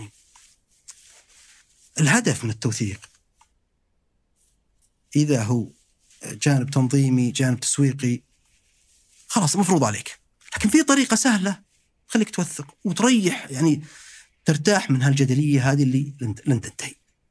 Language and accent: Arabic; Rafha, Northern Borders, Saudi Arabia; عندنا في الشمال يعني في رفحة كمدينة صغيرة رفحة أيضا منقسمة نصر وهلال.